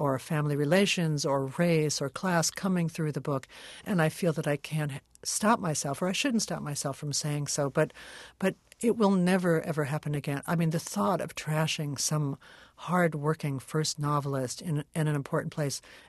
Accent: Brooklyn, New York, United States; I mean, I grew up in Brooklyn, but and in my neighborhood, there was still, you know, Brooklyn, the city of churches.

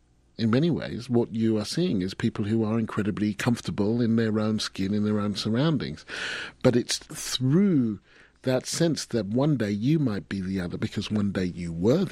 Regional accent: England, United Kingdom; born there; My parents came to Britain from Barbados. I was born in England.

